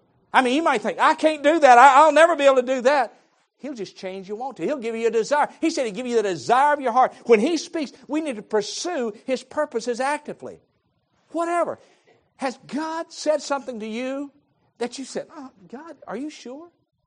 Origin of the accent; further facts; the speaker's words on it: Virginia, United States; Well, I'm from Virginia. Friday night, it's cold, it's snowing.